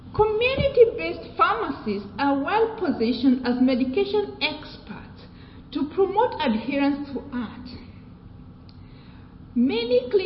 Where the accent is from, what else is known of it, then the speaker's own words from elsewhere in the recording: Kenya; accent: British; now in United States; I'm Kenyan, and I do have a British accent